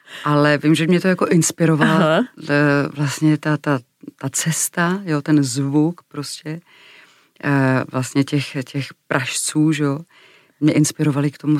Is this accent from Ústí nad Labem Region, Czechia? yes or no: yes; Klášterec nad Ohří, Ústí nad Labem Region, Czechia; My jsme vlastně jezdili z Klášterce nad Ohří ze severočeského kraje vlastně Vyhorlatem až do Košic.